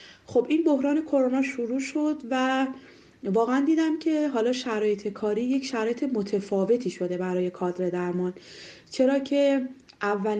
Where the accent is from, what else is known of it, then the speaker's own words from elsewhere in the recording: Iran; بنده متولد ایران هستم و اصالتاً از ولایت دایکندی کشور افغانستان و خانواده بعد از اینکه مهاجرت کردن سال 60 به ایران، من و خواهر و برادرانم